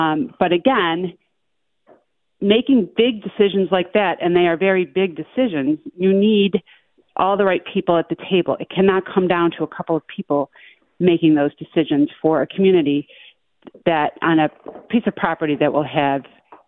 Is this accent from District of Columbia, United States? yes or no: no; New York, United States; now in Hamburg, United States; you know, I'm not originally from Hamburg. I grew up in the North Towns, but I did move here in 1998.